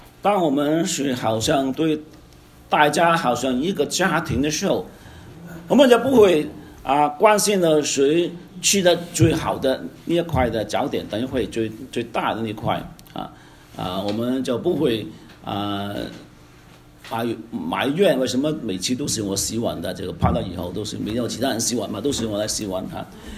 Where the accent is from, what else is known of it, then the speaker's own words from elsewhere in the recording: Vancouver, British Columbia, Canada; also born or lived in Hong Kong; 我在香港出生，当时我在温哥华长大，我在这里中学毕业，大学，然后神学，工作，我都是在这个加拿大的文化当中